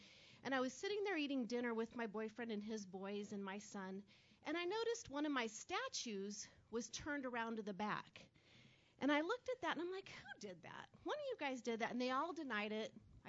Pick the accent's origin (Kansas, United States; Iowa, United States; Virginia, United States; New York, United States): Iowa, United States; Council Bluffs; Council Bluffs.